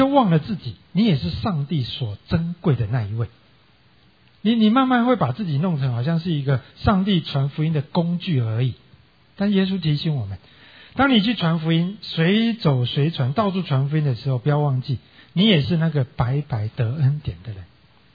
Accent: Taiwan; now in United States; 我从台湾来什么都钱都不要带，我就没办法到这里了啊

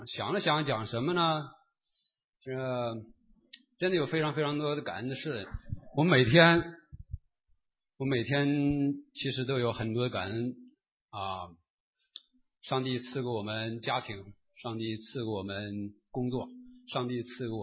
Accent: Beijing, China; 大家知道我是从北京来的啊，我在六年前的时候呢，我在北京的时候

